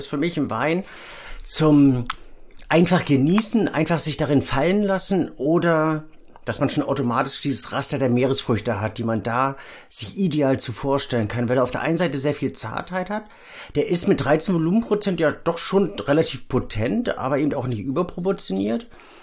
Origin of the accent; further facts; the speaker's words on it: Germany; oder bin ich als Deutscher wiederum zu rasterdenkend oder zu schubladenorientiert?